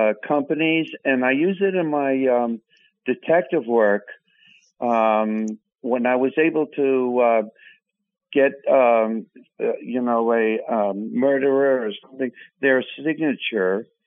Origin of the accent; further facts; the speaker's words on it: Massachusetts, United States; now in New Jersey, United States; about 1990, when I moved to New Jersey from Massachusetts, I was actually doing readings through the handwriting.